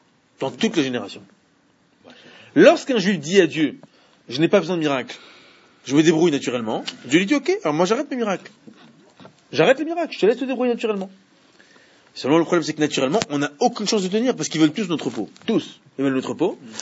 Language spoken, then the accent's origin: French; France; On est des Français juifs. Français juifs, tu vois. Je suis Français et je suis aussi juif. Je suis citoyen.